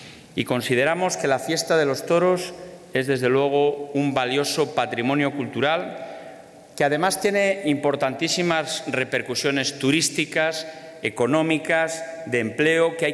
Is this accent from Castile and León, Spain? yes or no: yes; Salamanca, Castile and León, Spain; yo, como salmantino, me llena de orgullo